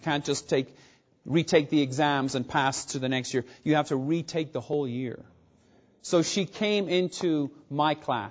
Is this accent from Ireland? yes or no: yes; Ireland; I grew up in Ireland. I grew up in a religion that proclaims that it's universal, that it's the one true church.